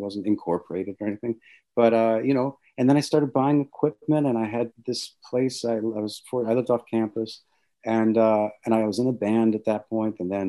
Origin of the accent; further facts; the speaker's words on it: Washington, District of Columbia, United States; I think I grew up in Washington, D.C., in a very in an atheist family